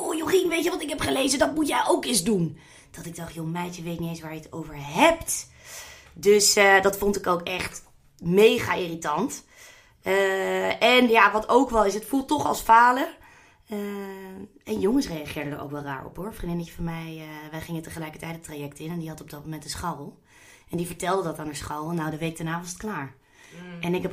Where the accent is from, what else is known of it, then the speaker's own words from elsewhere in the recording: The Hague, South Holland, Netherlands; Ik kom bijvoorbeeld uit Den Haag.